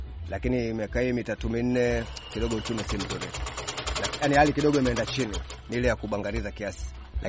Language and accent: Swahili; Tanga, Tanga Region, Tanzania; now in Kenya; Nimetokea Tanga, Tanzania tuseme. Lakini ni kwa muda mrefu kidogo niko Kenya kiasi ya miaka 8.